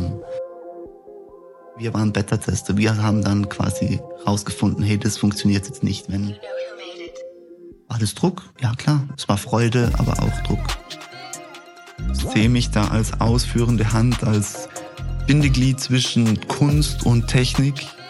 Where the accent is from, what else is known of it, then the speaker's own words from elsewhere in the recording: Tyrol, Austria; moved away as an adult; now in Vienna, Austria; ersten 18 Jahre, das muss ich kurz überlegen, fast 19 Jahre in Tirol verbracht, genau.